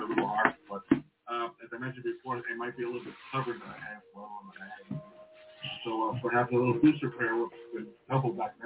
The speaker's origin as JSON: {"language": "English", "town": "Cherry Hill", "region": "New Jersey", "country": "United States", "said": "from Cherry Hill, New Jersey."}